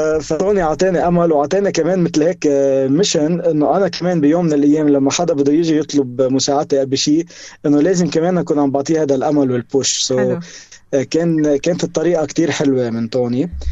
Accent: Lebanon; نحن كلبنانيه

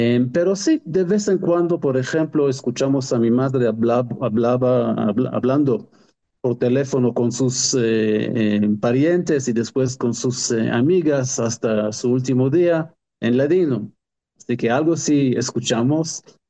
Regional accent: Israel; emigró a Israel, y yo nací en Israel.

